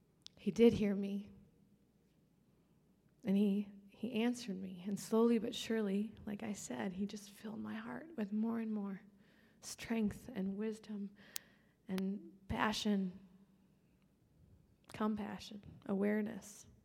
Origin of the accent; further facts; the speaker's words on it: Minneapolis, Minnesota, United States; and I'm from Minnesota, Minneapolis, Minnesota.